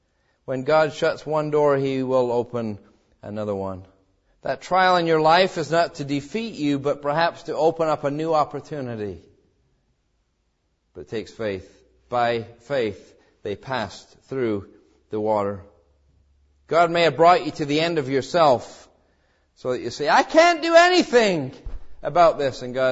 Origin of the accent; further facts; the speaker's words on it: England, United Kingdom; You can tell we're from England, amen. But it was in Canada.